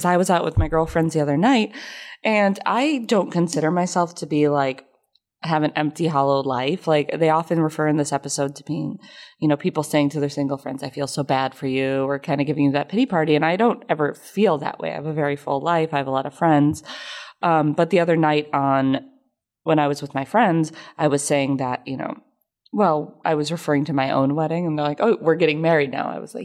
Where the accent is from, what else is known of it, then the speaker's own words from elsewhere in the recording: Detroit, Michigan, United States; I thought it was like, well, I'm also from Detroit. So it was very common to be like Canada.